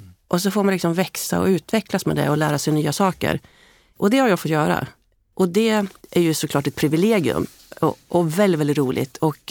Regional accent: Hällefors, Örebro County, Sweden; born there; Jag är ju född i Hällefors.

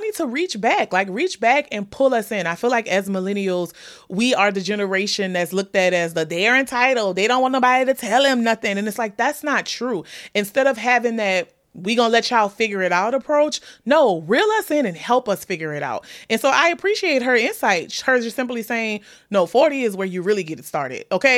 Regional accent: New Orleans, Louisiana, United States; accent: New Orleans; Y'all know sometimes my New Orleans accent be coming out. I feel like it came out a little bit then.

